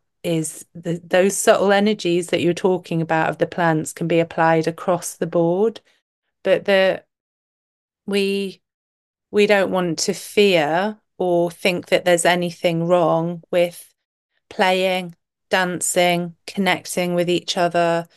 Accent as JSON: {"language": "English", "region": "North East England", "country": "United Kingdom", "said": "Yeah, to I think as Bramble, as a Geordie Bramble"}